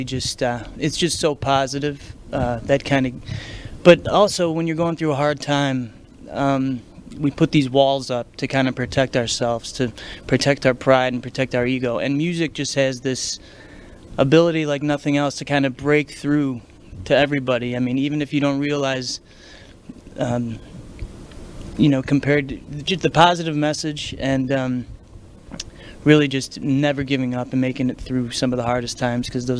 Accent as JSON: {"language": "English", "town": "Chicago", "region": "Illinois", "country": "United States", "said": "Yeah, I came to Florida from Chicago in 2016"}